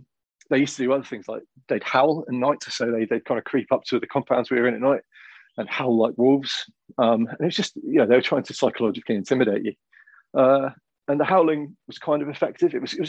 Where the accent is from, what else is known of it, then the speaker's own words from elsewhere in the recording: West Midlands, United Kingdom; I grew up in Shropshire, which is obviously it was quite a pivotal county in the Middle Ages, and there's castles everywhere and ruins all over the place.